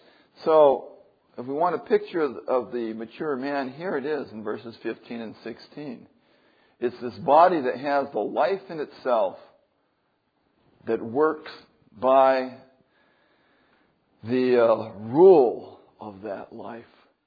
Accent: California, United States; now in Virginia, United States; And I'm from California, so when we get azaleas, our azaleas don't bloom like they do here in Virginia.

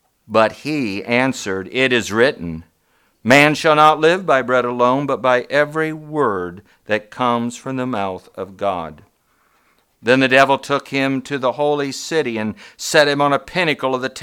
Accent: United States; Now, when I was a kid growing up in Mercer County, and I used to read this or hear it in Sunday school

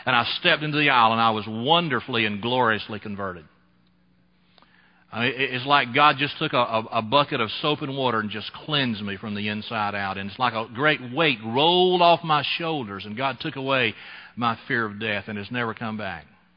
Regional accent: Alabama, United States; He was a Presbyterian. I was a Baptist from South Alabama.

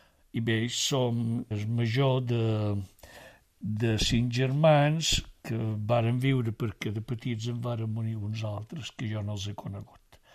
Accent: Biniali, Balearic Islands, Spain; born there; Vaig néixer a Biniali, que pertany a l'Ajuntament de Sencelles, dia 13 de desembre de 1938.

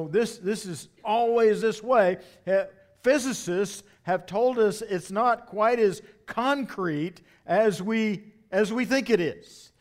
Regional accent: Blanchard, Oklahoma, United States; I grew up in Blanchard, Oklahoma, and there was this iconic teacher named Betty Lewis

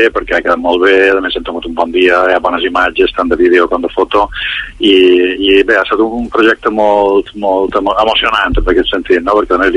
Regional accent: Balearic Islands, Spain; jo som un mallorquí ja d'aquests meus anys

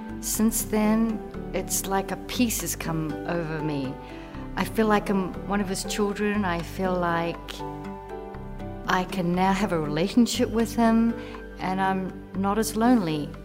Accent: New Zealand; I grew up in New Zealand in the Catholic faith, attending church every week with my mother and my sister.

